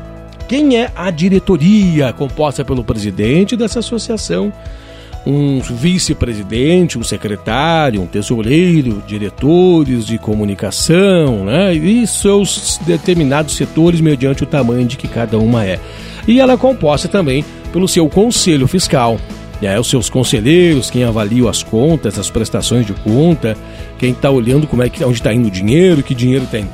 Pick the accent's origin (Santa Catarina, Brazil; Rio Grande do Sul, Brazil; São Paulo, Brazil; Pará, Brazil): Rio Grande do Sul, Brazil; Caxias do Sul; gente, né? O pessoal está começando a conhecer a gente … Eu sou morador dessa cidade, sou natural de Caxias do Sul, né?